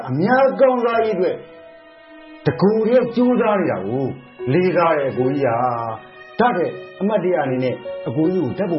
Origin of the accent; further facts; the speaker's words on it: Yangon, Yangon Region, Myanmar; ကျွန်တော်ကရန်ကုန်ကပါဒီနယ်ဘက်ကိုလေးလိုက်ထွက်လာတာပါဗျ